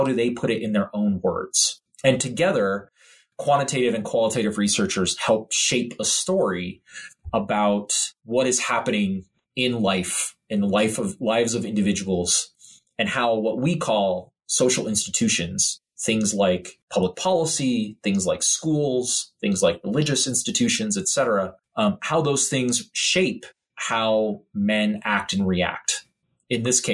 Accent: Rust Belt, United States; And I grew up in the Rust Belt, which I think sort of influenced that as well

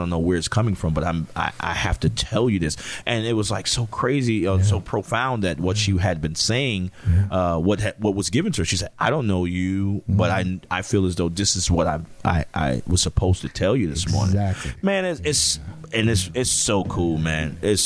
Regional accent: New Jersey, United States; also born or lived in Atlanta / Los Angeles; I'm from New Jersey. Yeah. I lived in Atlanta for an extremely long time, about 13 years altogether. I lived in Los Angeles for about a year and a half.

